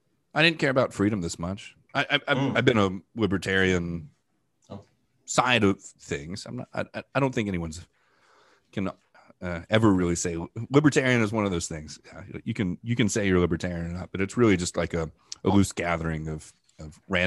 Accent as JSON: {"language": "English", "region": "the South", "country": "United States", "said": "especially being an American, especially being a Southerner, I think Southerners have a weird predisposition for freedom, too."}